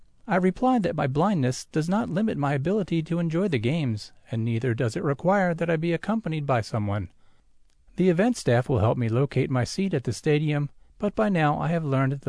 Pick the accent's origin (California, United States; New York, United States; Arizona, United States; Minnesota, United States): California, United States; San Jose; I grew up in San Jose, California, and we would often travel to Oakland or San Francisco